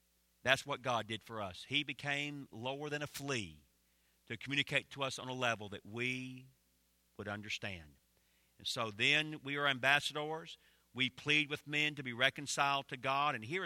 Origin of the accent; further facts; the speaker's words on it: Georgia, United States; I know I'm in North Carolina. I grew up in Georgia. I can remember my own home church years ago.